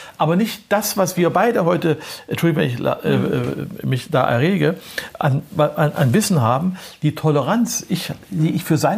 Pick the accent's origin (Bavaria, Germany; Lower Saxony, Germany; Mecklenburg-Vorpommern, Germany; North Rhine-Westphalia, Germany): Mecklenburg-Vorpommern, Germany; Prora; born there; In Prora bin ich geboren. Dann ist mein Vater ja Offizier in der NVA gewesen und die mussten immer umziehen. Dann bin ich ständig in neue Klassen gekommen, in Warnemünde-Hodine zur Schule gegangen.